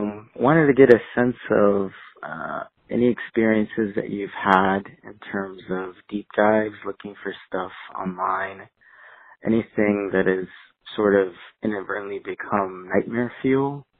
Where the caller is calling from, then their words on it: Los Angeles, California, United States; I'm talking from Los Angeles.